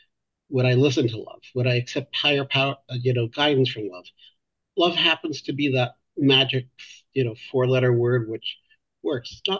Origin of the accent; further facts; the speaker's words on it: Calgary, Alberta, Canada; I grew up Jewish in Calgary